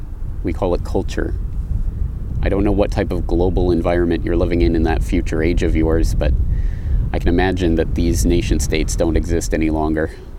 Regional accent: Canada; I come from Canada. And because I'm Canadian

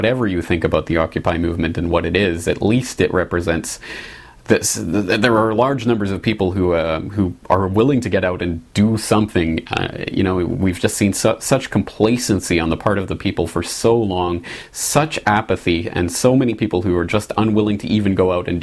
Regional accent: Canada; myself being a Canadian

